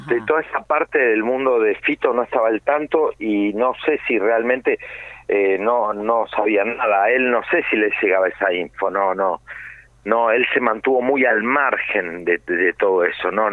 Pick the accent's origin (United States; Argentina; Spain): Argentina; Porque es parte de nuestro ADN como argentinos.